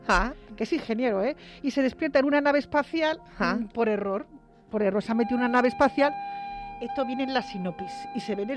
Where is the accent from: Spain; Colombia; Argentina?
Spain; somos los españoles.